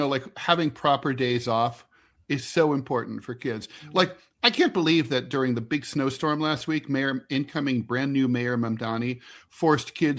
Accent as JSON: {"language": "English", "region": "Minnesota", "country": "United States", "said": "Catastrophe as a Minnesotan, I hate that they're all saying that we're paid agitators"}